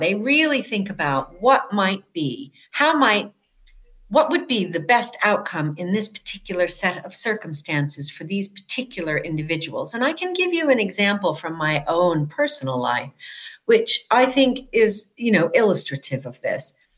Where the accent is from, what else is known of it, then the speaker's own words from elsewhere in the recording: United States; Which was not the United States, which was my home country.